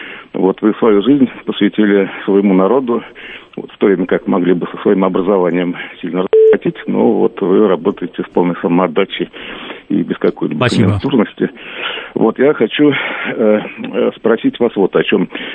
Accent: Moscow, Russia; из Москвы.

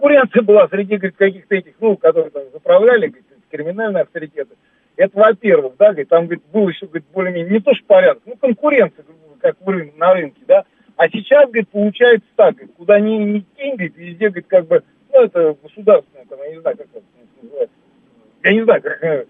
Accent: Moscow, Russia; Я сам коренной москвич

